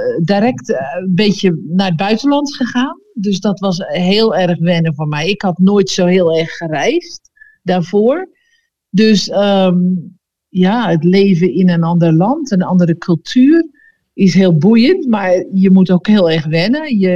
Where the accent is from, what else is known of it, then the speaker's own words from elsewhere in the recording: Vlaardingen, South Holland, Netherlands; Ik ben opgegroeid in Vlaardingen. In een normaal gezin.